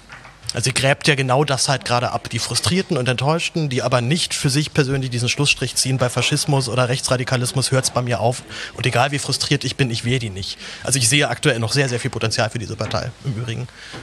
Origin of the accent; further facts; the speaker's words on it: Berlin, Germany; Also ich komme aus Berlin